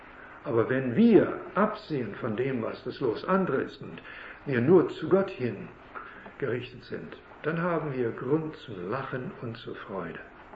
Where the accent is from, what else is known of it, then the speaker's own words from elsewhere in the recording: Canada; Denn wir kommen ja aus Kanada, wie ich gestern sagte.